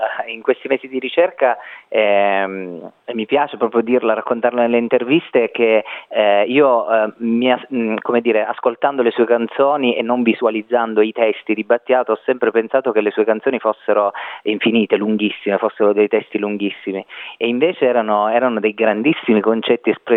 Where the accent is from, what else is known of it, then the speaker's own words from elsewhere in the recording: Sicily, Italy; accent: Sicilian; perché io sono, insomma, amante della lingua siciliana, del mio dialetto, e scrivo anche in siciliano le mie canzoni.